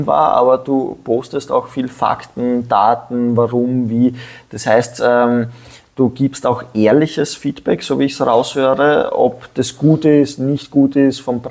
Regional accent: Styria, Austria; now in Vienna, Austria; Ich bin ja zugezogener Wiener, das heißt, ich bin in der Steiermark aufgewachsen, man hört es vielleicht ganz leicht noch am Dialekt, und bin seit 10 Jahren, lebe ich selber in Wien

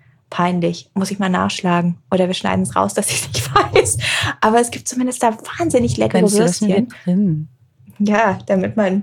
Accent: England, United Kingdom; ich bin zum Beispiel in England aufgewachsen

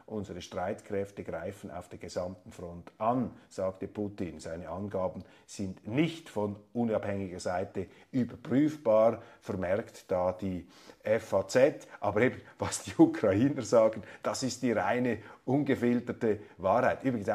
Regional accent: Switzerland; dass ich als Schweizer mit meiner begrenzten kleinstaatlerischen Sicht

